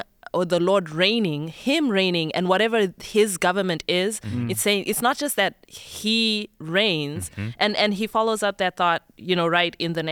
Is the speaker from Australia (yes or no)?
no; Zimbabwe; I'm from Zimbabwe.